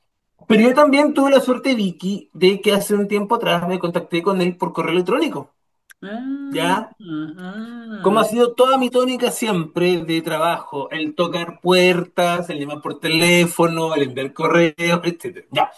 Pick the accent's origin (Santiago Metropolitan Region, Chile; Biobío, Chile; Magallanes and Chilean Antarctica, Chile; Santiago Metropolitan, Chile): Magallanes and Chilean Antarctica, Chile; Punta Arenas; born there; yo estuve mucho tiempo fuera de Punta Arenas, yo soy puntarenense de nacimiento, pero estuve mucho tiempo fuera, y ahora volver a mi ciudad natal